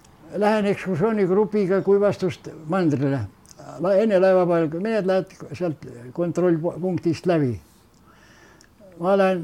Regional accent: Saare County, Estonia; ma olen rahvuselt saarlane. Ma olen väga palju, minu üle on naertud selle õe tähe pärast

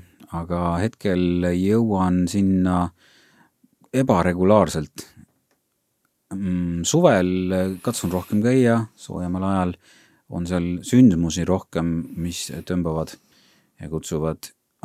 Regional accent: Saare County, Estonia

